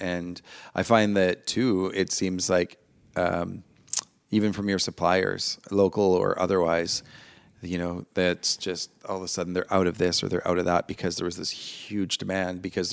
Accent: Victoria, British Columbia, Canada; also born or lived in Vancouver; I moved back down to Victoria for a little while when I was like early 20s. And I was from Victoria. And when I moved to, I lived in Vancouver for a few years previous to that.

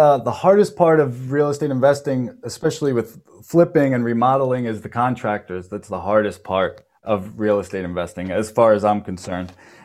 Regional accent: Long Island, New York, United States; I'm from Long Island, New York. I was born here, raised here

